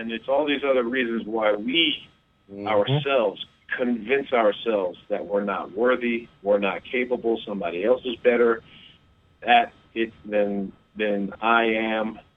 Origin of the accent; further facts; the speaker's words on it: New Jersey, United States; I remember my dad, I grew up in New Jersey, and my dad moved to Manhattan in 1976.